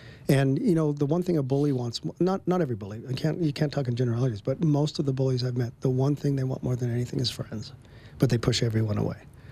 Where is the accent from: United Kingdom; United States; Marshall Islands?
United States; Fort Collins, Colorado; I grew up in Fort Collins, and she was down in Denver having a 12-hour operation.